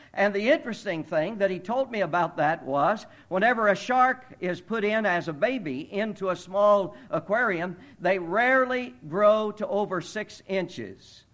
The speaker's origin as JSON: {"language": "English", "region": "Indiana", "country": "United States", "tie": "born or raised there", "moved": "as an adult", "lives_now": "Akron, United States", "said": "But Charlotte and I grew up in central Indiana, and most of our family is there."}